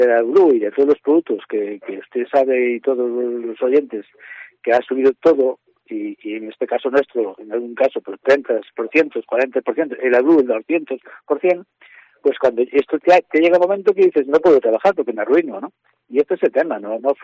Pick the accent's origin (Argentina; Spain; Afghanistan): Spain; Galicia; Yo como gallego y como representante de los transportistas